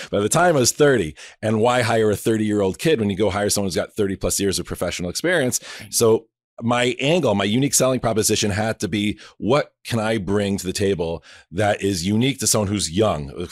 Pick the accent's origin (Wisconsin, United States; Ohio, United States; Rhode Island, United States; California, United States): Rhode Island, United States; Providence; I grew up in Providence, Rhode Island.